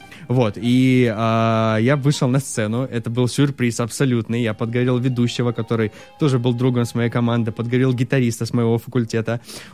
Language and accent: Russian; Kaliningrad, Kaliningrad Oblast, Russia; С Калининграда, город Калининград. Самая западная точка России.